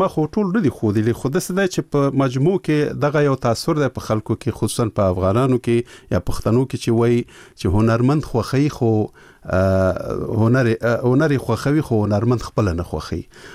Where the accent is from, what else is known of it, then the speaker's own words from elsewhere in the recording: Peshawar, Khyber Pakhtunkhwa, Pakistan; زه ورکوټه په پېښور کې لوی شوی یم.